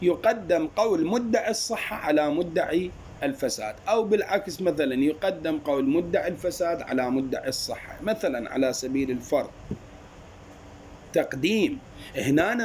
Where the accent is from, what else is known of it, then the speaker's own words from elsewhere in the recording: Erbil, Kurdistan Region, Iraq; قلت لهم لا أنا رجال من أربيل، يعني ما أعرف الأسعار هنا عندكم شيء.